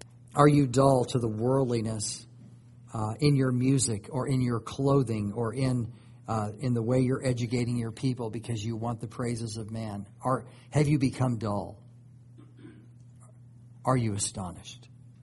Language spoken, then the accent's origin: English; Los Angeles, California, United States; You know, it was amazing to go back to L.A. again. You know, I grew up in that area.